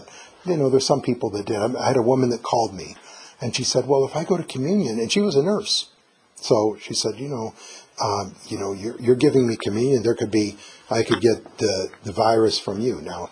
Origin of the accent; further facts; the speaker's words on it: Ohio, United States; So I grew up in the Toledo Diocese, Northern Ohio